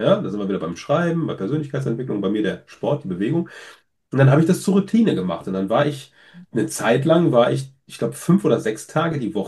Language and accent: German; Essen, North Rhine-Westphalia, Germany; ich komme aus einem Vorort von Essen. Essen-Kupferdreh ist meine Heimat. Und da bin ich geboren und aufgewachsen, 15.000 Einwohner. Und dann hat es mich irgendwann in die große Welt verschlagen. Jetzt wohne ich wieder auf dem Dorf, aber halt in der Nähe von Köln.